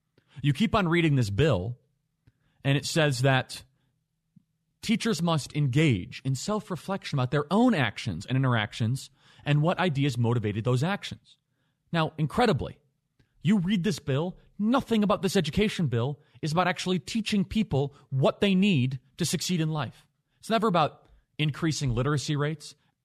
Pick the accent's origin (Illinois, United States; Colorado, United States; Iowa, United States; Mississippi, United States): Illinois, United States; when I grew up in Illinois and I went to Wheeling High School